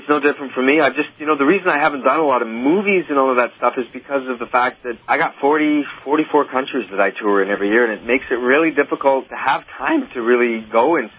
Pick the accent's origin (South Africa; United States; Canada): Canada; As a Canadian, we learn to fake sincerity at a young age.